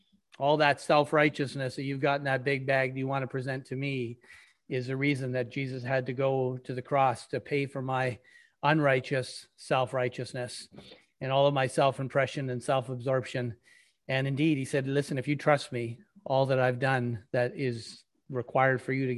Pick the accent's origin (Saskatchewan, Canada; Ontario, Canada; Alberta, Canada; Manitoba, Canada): Ontario, Canada; Thunder Bay; I was born and raised in Thunder Bay, which is not the end of the world, but you can see it from there. It's a long 2-day drive from Toronto.